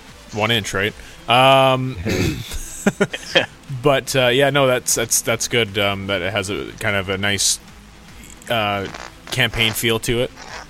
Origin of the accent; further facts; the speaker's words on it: Canada; I'm a Canadian.